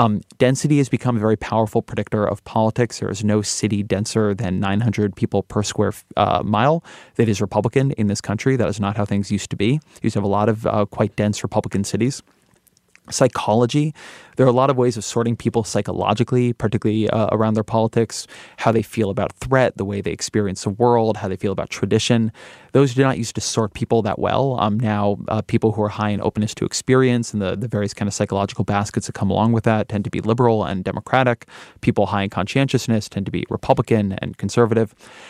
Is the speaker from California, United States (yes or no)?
yes; California, United States; I'm Californian, and I'm Jewish, and I'm a father, and I'm a vegan, and you know, a million other things, a liberal and a journalist